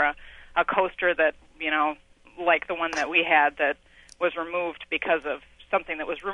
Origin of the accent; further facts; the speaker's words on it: Virginia, United States; now in Rockford, United States; I grew up in Northern Virginia, and at King's Dominion there was a coaster that was removed